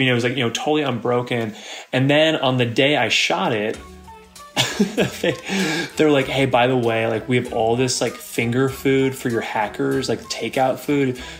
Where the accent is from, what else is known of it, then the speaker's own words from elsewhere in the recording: California, United States; I'm a bro from California, and I've played a lot of Stevie, a lot of Timmy's, a lot of Ray's, Eddie's, Bobby's, Brody's